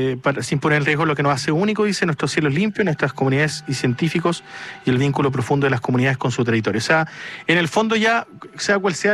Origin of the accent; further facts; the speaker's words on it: Punta Arenas, Magallanes, Chile; Yo que soy de Punta Arenas, también allá está